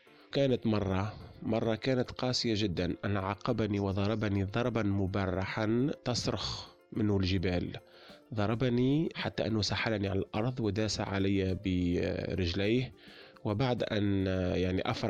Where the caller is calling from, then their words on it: Tunisia; من تونس، حبيت نشارك في برنامج صارت معي